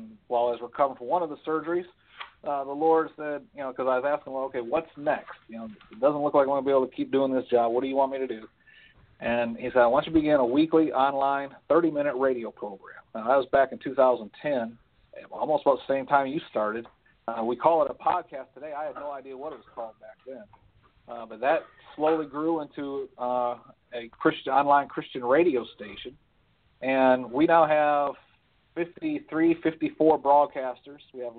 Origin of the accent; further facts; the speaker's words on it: Michigan, United States; moved away as an adult; now in Baltimore, United States; Originally, I'm from Michigan. Joined the military straight out of high school, and somehow I ended up over in Baltimore, Maryland.